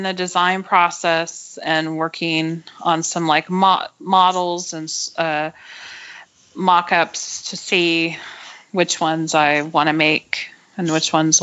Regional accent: Texas, United States; also born or lived in Northeast; Well, I'm from Texas. I grew up here. So I just returned.

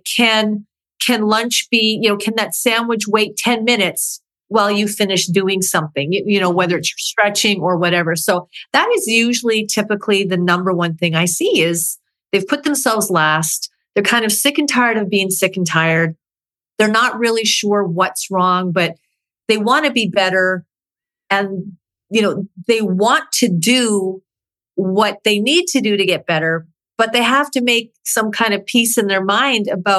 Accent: Canada; also born or lived in New Zealand; now in Tampa, United States; And I'm from Canada. So that's where it all started. And I lived in New Zealand for about 5 years. And now I'm living in beautiful Tampa, Florida.

